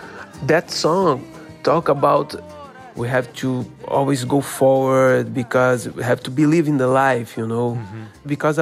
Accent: Brazil; now in Los Angeles, United States; when we are out from Brazil, we can look to our culture with in a big picture, you know? I think I feel more Brazilian here.

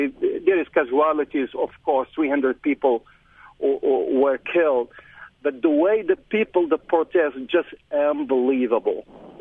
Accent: Casablanca, Casablanca-Settat, Morocco; English is a second language; or I'm originally from Casablanca, Morocco.

